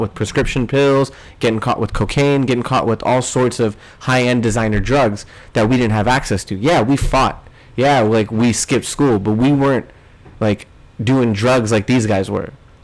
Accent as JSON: {"language": "English", "town": "Springfield", "region": "Virginia", "country": "United States", "tie": "born or raised there", "said": "Yeah, Springfield, Virginia, sorry. Our biggest issue in our high school was gangs."}